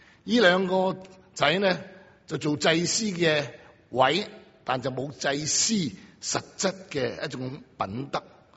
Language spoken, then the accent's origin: Chinese; China; 其实好像我们中国人是吧，在特别在我们中国旧式的社会里面的